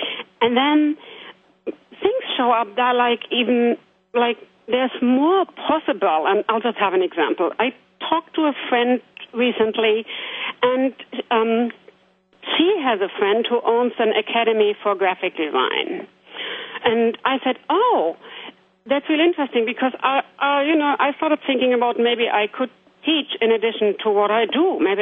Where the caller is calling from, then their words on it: Rosengarten, Lower Saxony, Germany; I'm calling from Rosengarten, which is near Hamburg in Germany.